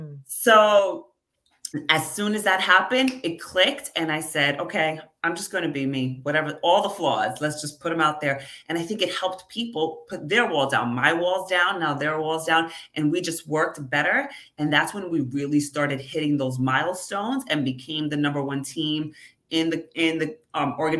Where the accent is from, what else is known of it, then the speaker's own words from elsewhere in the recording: New York, United States; I guess appropriate because I'm from New York, but okay, I didn't know what that meant.